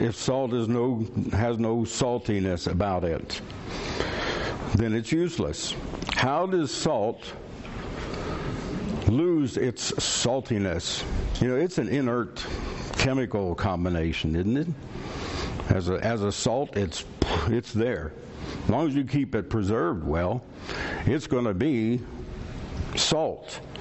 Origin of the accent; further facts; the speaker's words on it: West Virginia, United States; Now, I'm from West Virginia. I know what cities on hills look like.